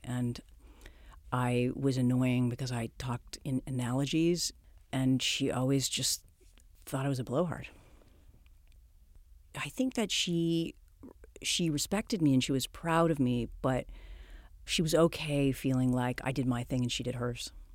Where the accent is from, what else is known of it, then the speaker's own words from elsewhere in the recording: Los Angeles, California, United States; I grew up in Los Angeles, and I'm the last of four children.